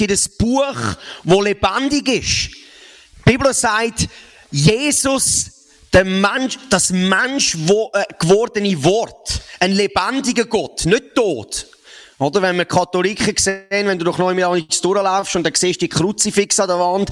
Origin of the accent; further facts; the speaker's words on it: Mettmenstetten, Zurich, Switzerland; Ich bin aus Mettmerstetten im schönen Säuliamt